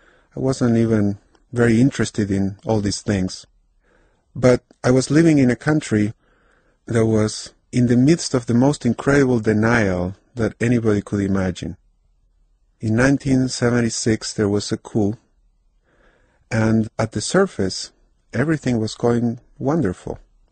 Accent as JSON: {"language": "English", "country": "Argentina", "said": "I come from Argentina, and that's one of the blessings and the curses that I've had throughout my life."}